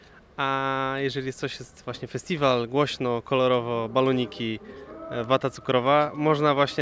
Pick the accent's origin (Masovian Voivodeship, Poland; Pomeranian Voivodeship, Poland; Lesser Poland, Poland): Pomeranian Voivodeship, Poland; Wejherowo; moved away as an adult; also born or lived in Brazil; pochodzę z Wycherowa. I przez ostatnie 12 lat mieszkałem w Brazylii.